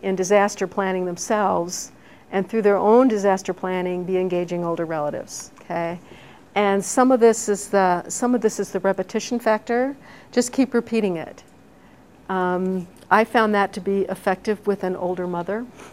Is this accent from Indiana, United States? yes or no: yes; Indianapolis, Indiana, United States; I grew up in Indianapolis, and it's filled with community, small community organizations like that.